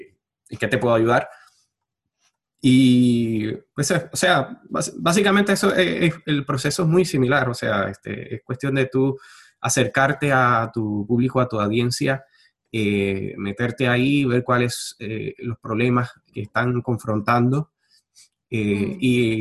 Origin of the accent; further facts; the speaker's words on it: Puerto Rico; Acá, pues, como sabes, soy de Puerto Rico.